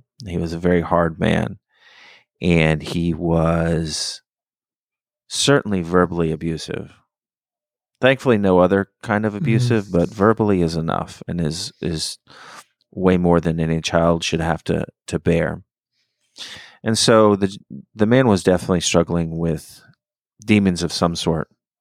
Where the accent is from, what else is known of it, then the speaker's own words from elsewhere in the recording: Miami, Florida, United States; a big part of my growing up in Miami and of my childhood in general was my very difficult relationship with my father.